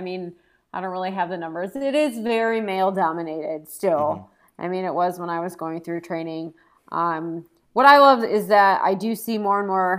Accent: Cleveland, Ohio, United States; I'm an Indians fan. That's just, I'm from Cleveland.

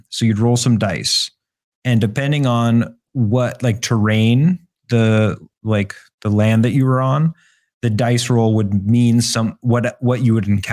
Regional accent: Colorado, United States; moved away as an adult; now in Amsterdam, Netherlands; I moved to Amsterdam 2.5 years ago only, actually. So I grew up in Colorado, in a suburb of Denver. And when I was 23, I just felt pretty bored. So I just felt like there wasn't opportunity for me in Colorado.

